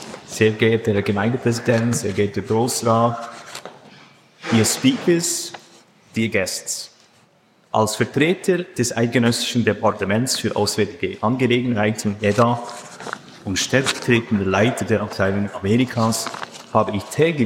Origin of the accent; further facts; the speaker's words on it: Solothurn, Switzerland; born there; now in Thun, Switzerland; Als gebürtiger Solothurner habe ich überlegt, den falschen Lokaldialekt.